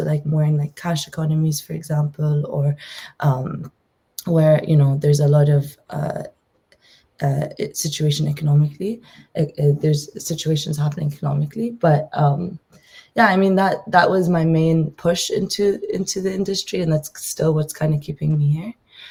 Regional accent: Jordan; So like I mentioned, I'm from the region. So I was born and raised in Jordan.

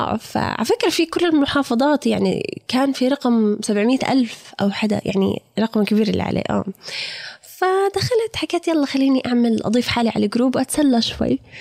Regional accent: Jordan; also born or lived in New Jersey, United States; يعني عشت طفولتي بنيوجيرسي يعني، وبعدين رجعنا على الأردن وترعرعت في الأردن ما شاء الله.

